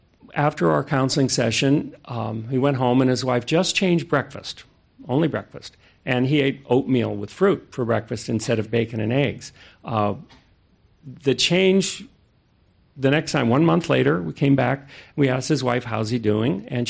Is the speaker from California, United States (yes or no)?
no; Hawaii, United States; We come from Maui.